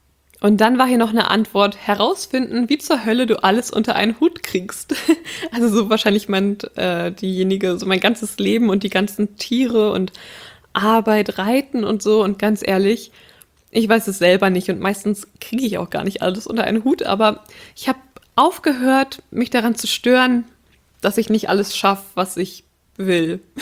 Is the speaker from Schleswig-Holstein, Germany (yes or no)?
yes; Schleswig-Holstein, Germany; ich komme aus Schleswig-Holstein, das ist so in Norddeutschland, also quasi direkt an der Ostsee.